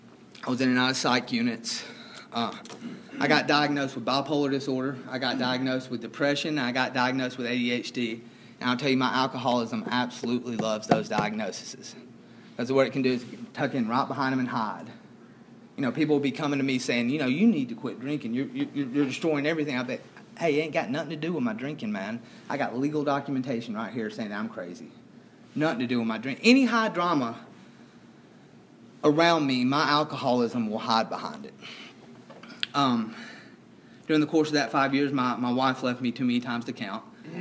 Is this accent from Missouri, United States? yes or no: no; Gadsden, Alabama, United States; There was a little AA group in my hometown in Gadsden, Alabama.